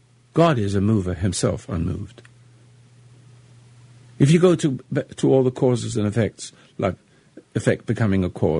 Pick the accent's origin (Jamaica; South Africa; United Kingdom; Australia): United Kingdom; England; now in United States; And I'm an Englishman, you know, converted to become an American citizen.